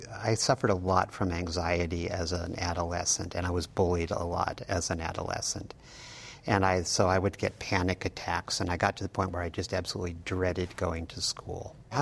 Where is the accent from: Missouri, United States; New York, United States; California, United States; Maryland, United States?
California, United States; I had a really nice family. I grew up in the Bay Area. My father worked in the flower business in San Francisco.